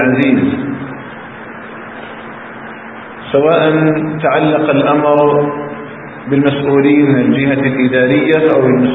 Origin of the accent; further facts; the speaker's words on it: Algeria; أن يجعل بلدنا الجزائر آمنا مطمئنا وسائر بلاد المسلمين.